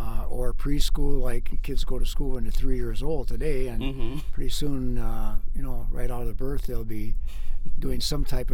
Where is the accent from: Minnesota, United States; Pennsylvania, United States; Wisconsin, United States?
Minnesota, United States; Cokato; also born or lived in Fargo; I was born in Fargo. Mm-hmm. My dad was a milkman for Fairmont Dairies at the time. And moved from Fargo to actually Cokato, Minnesota